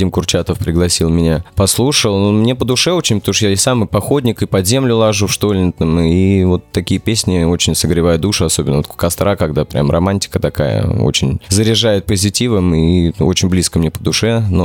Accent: Moscow, Russia; born there; у меня вот, где я родился, в Кунце, в Москве

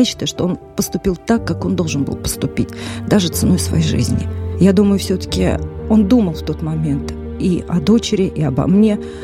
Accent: Lipetsk, Lipetsk Oblast, Russia; Я говорю, вот мы из Липецка, мы жены.

